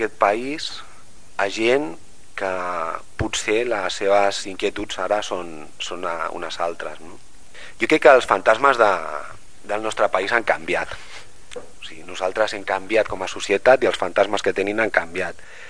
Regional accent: Barcelona, Catalonia, Spain; jo vinc de Nou Barris. Llavors, en aquella època no teníem uns centres comercials grans on jo vivia

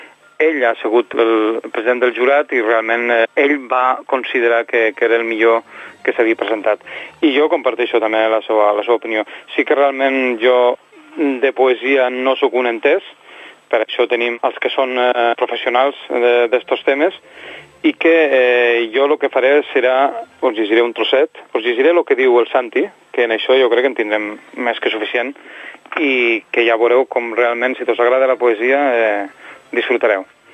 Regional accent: Valderrobres, Aragon, Spain; de poesia de Vall de Roures, del meu poble

